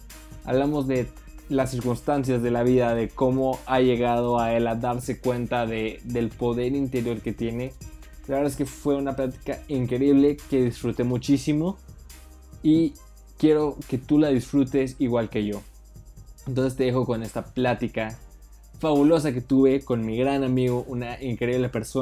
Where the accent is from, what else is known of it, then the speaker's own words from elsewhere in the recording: Guadalajara, Jalisco, Mexico; yo soy de Guadalajara